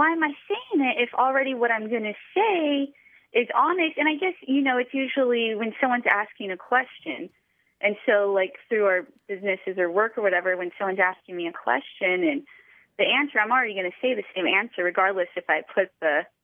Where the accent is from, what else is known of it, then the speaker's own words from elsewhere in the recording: Escondido, California, United States; I'm from Escondido, California.